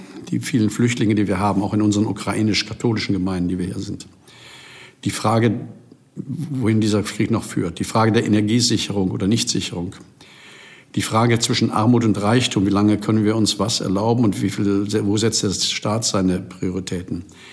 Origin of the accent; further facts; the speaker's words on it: Rhineland, Germany; born there; now in Berlin, Germany; Ich bin gebürtiger Rheinländer und von der Mentalität bin ich bis heute. Ich sage immer, das ist meine Heimat, auch wenn ich jetzt hier in Berlin zu Hause bin.